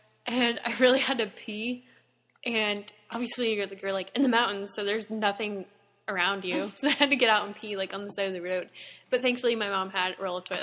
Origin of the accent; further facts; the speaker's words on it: Florida, United States; I'm from Florida, I'm a student at UF, whatever.